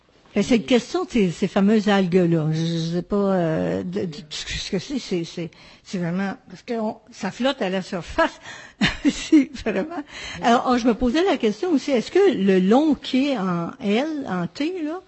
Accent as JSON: {"language": "French", "town": "Salaberry-de-Valleyfield", "region": "Quebec", "country": "Canada", "said": "je viens de la région de Valleyfield"}